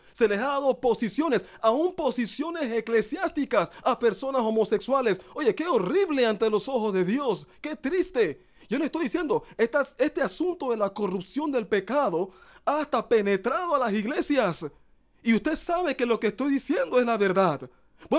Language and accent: Spanish; Panama; Pero Panamá es mi casa, Panamá es mi tierra.